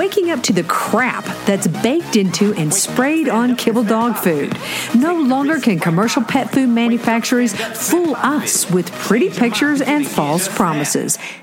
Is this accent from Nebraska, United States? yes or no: no; Oklahoma, United States; So I have been, even though I'm from Oklahoma, he was from Oklahoma.